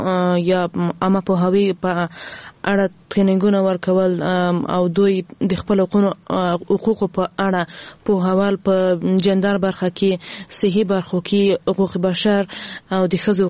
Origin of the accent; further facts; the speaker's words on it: Ghazni, Afghanistan; زه هم د غزنی یم